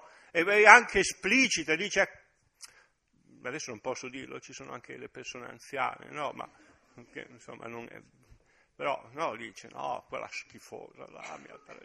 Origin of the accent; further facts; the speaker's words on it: Liguria, Italy; io sono ligure, figuratevi